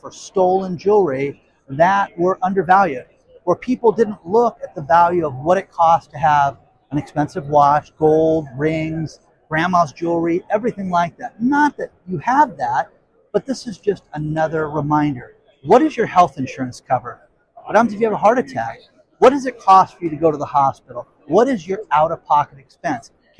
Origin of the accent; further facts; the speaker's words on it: California, United States; in my home state of California